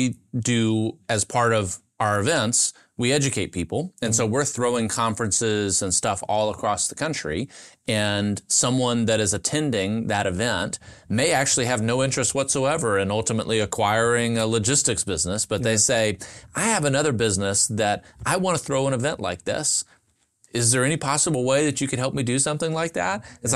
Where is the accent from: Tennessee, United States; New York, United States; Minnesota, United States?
Tennessee, United States; Nashville; I'm born and raised here. So born and raised in Nashville, and family is just dotted around in Middle Tennessee, but I'm one of the unicorns.